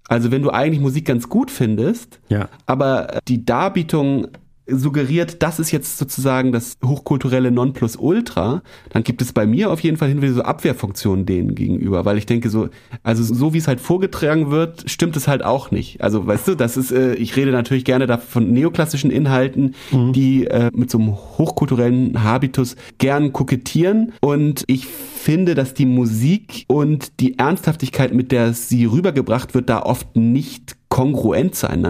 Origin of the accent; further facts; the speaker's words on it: Germany; als German